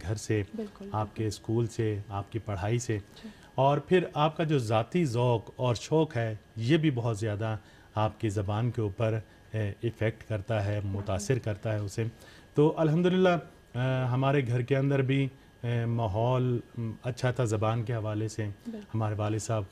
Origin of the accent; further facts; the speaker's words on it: Lahore, Punjab, Pakistan; now in Iran; میرا تعلق لاہور پاکستان سے ہے۔